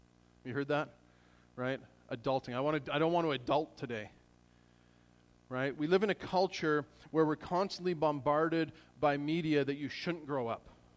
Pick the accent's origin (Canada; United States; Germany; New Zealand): Canada; Alberta; I grew up just outside of Edmonton.